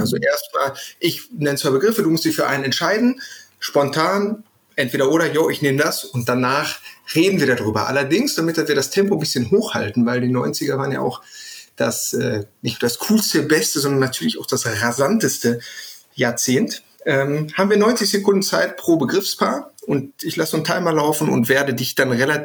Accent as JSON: {"language": "German", "region": "North Rhine-Westphalia", "country": "Germany", "tie": "born or raised there", "said": "ich komme jetzt aus dem Ruhrpott, das war ja durchaus etwas prolliger"}